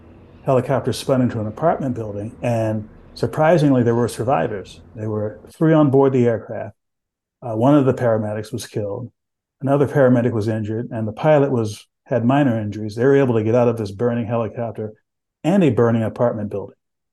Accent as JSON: {"language": "English", "town": "San Antonio", "region": "Texas", "country": "United States", "tie": "born or raised there", "said": "When I was growing up in Texas, I grew up in San Antonio, and Fort Sam Houston was about 2 or 3 miles from where I live."}